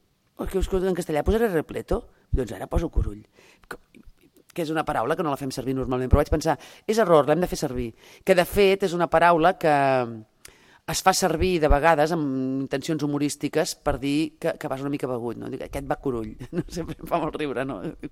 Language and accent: Catalan; Catalonia, Spain; jo sóc del Vallès Oriental